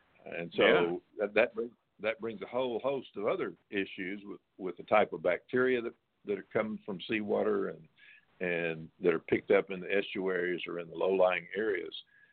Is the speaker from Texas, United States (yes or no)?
yes; Texas, United States; You know, there's a spring where I grew up in Central Texas. There was a spring up there.